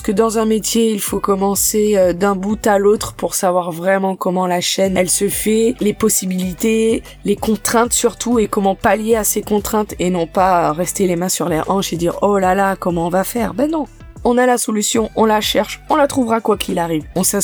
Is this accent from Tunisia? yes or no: no; French Antilles, France; J'ai fait un petit peu de tout dans ma jeunesse parce que aux Antilles, l'orientation est toujours un peu compliquée.